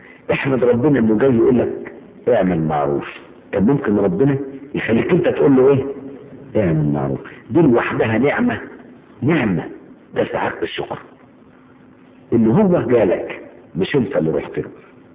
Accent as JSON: {"language": "Arabic", "town": "Aswan", "region": "Aswan Governorate", "country": "Egypt", "tie": "born there", "said": "شهاده الميلاد بتاعتي ده انا من مواليد اسوان، تروح اسوان تجيب شهاده التجنيد"}